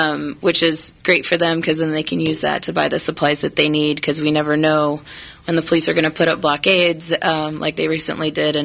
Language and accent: English; New Mexico, United States; I'm what you call... or what we call New Mexican. We're from New Mexico, so people have been settled there for thousands of years.